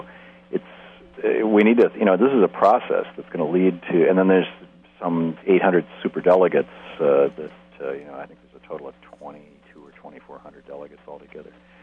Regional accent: Lansing, Michigan, United States; Lansing, Michigan.

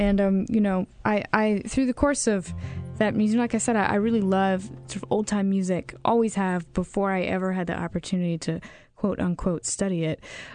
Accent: Virginia, United States; growing up in Virginia and going to camp out in the Shenandoah Valley

